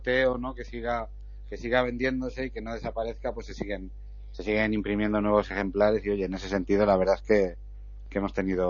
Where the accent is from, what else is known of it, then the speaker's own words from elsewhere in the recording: El Pedernoso, Castilla-La Mancha, Spain; yo soy natural del Pedernoso. Allí he crecido, allí tengo mis raíces, allí tengo mi familia, mis amigos.